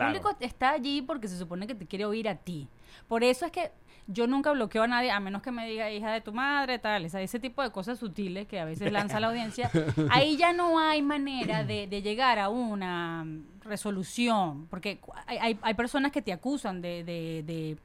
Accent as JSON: {"language": "Spanish", "country": "Venezuela", "said": "no hay medios libres en Venezuela, en mi país, donde me gustaría estar"}